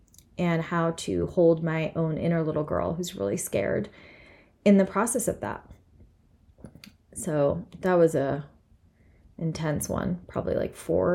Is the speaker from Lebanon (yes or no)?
yes; Lebanon; Where I grew up in Lebanon, Pepsi was it.